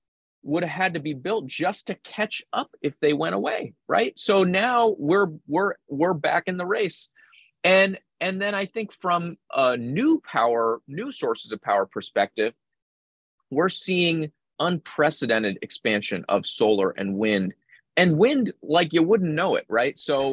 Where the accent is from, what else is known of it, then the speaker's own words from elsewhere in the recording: Pennsylvania, United States; I'm from Pennsylvania, Southwest PA.